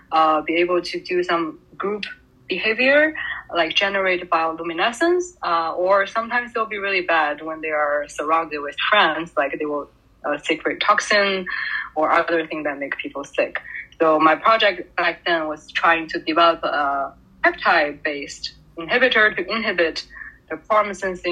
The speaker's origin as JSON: {"language": "English", "region": "Beijing", "country": "China", "tie": "born or raised there", "moved": "as an adult", "lives_now": "United States", "said": "So I grew up in Beijing, China, and I came to the U.S. To pursue my bachelor degree at University of Wisconsin Madison. And now I'm a PhD candidate at UCSF."}